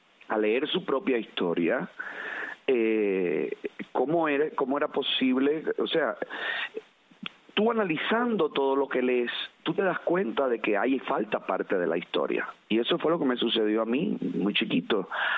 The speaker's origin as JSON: {"language": "Spanish", "region": "Camagüey", "country": "Cuba", "tie": "born or raised there", "said": "Nací en Camagüey."}